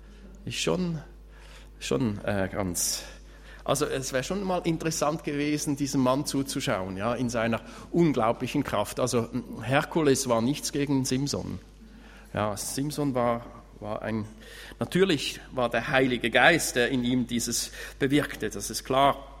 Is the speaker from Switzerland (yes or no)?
yes; Switzerland; bei uns in der Schweiz sagt man, ein Eigenbrötler